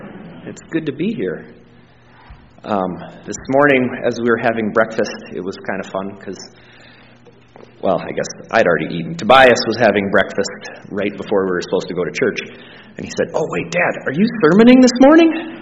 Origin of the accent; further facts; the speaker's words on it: Fergus Falls, Minnesota, United States; I grew up in Fergus Falls and went to church there.